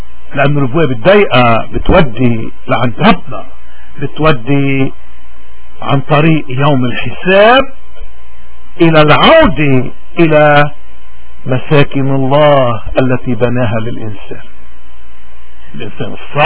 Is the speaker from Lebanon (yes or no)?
yes; Lebanon; واجبنا كلبنانيين عموما وكموارنا خصوصا انه نسمي الاشياء باسمائها